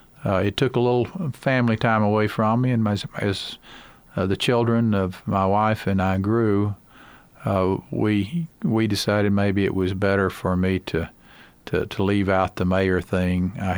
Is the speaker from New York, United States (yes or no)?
no; Sevierville, Tennessee, United States; in 1977, at the age of 28, I was elected mayor of Sevierville, my hometown.